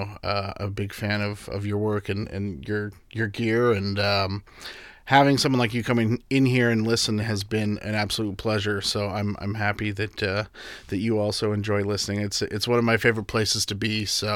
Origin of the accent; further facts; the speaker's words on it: Winnipeg, Manitoba, Canada; I'm originally from Canada, Winnipeg, Manitoba. I grew up somewhat around the industry.